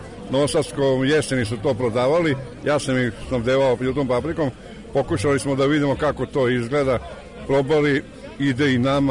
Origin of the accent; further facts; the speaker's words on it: Kać, Vojvodina, Serbia; Da, iz Kaća sam i ja sam paprikar iz Kaća, tako da po tome svi znaju.